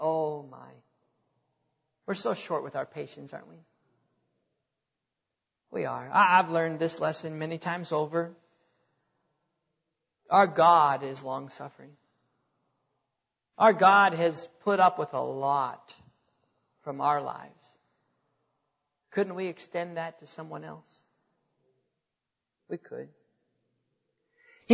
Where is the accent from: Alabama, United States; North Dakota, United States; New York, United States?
North Dakota, United States; now in Wylie, United States; I'm glad I'm still in Texas. I like Texas. I was born and raised in North Dakota, and I like North Dakota too, but I like Texas. I like living here.